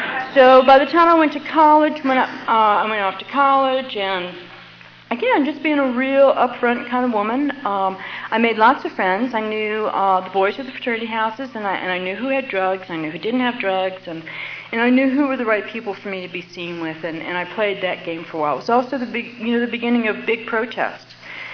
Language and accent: English; New Orleans, Louisiana, United States; I grew up in New Orleans, and New Orleans is a drinking town.